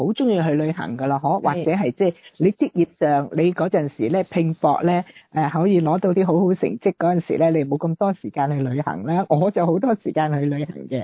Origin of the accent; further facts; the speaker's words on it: Guangdong, China; 因為我哋廣東人咧就學國語咧都容易啊嘛